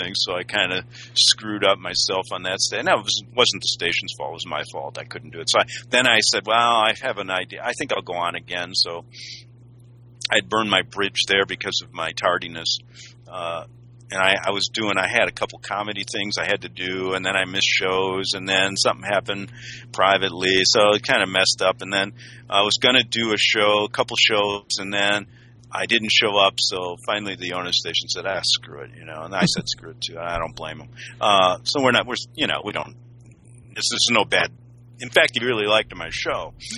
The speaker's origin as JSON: {"language": "English", "town": "Chicago", "region": "Illinois", "country": "United States", "tie": "born or raised there", "said": "He was the bishop of my hometown, Chicago"}